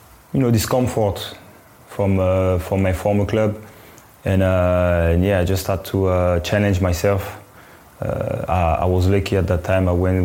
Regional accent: France; So they knew I was from France, and they really wanted to help me

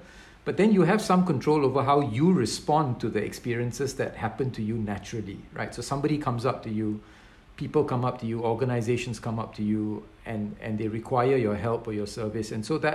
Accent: Singapore; But then, you know, I'm from Singapore, right?

